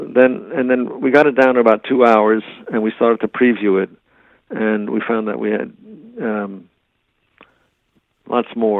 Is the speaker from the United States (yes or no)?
yes; New York, United States; That's why I got the call, because I was from New York.